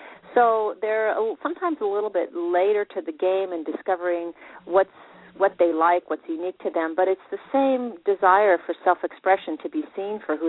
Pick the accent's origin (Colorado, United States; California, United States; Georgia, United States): California, United States; Los Angeles; I grew up in Los Angeles, and always liked clothes